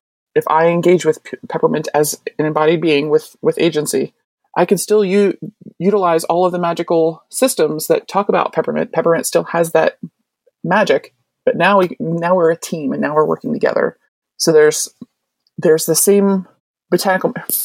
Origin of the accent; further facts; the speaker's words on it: Baltimore, Maryland, United States; I grew up in Baltimore City, and there's one tree per block.